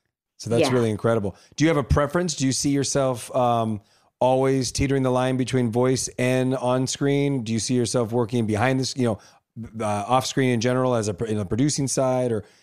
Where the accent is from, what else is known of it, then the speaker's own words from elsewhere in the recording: La Puente, California, United States; Although we laugh because I grew up in La Puente and I think I'm like